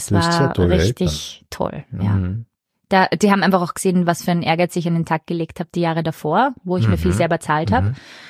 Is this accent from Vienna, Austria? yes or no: yes; Vienna, Austria; Ich bin Wienerin